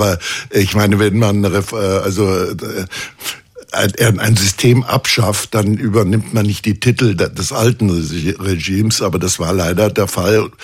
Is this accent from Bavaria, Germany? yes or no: no; Ballenstedt, Saxony-Anhalt, Germany; Aber das heißt nicht, dass ich mich nicht in meiner alten Heimat aufhalte, im Gegenteil, also ich bin sehr gerne in diesem kleinen, wunderbaren Städtchen im Harz, das heißt Ballenstedt.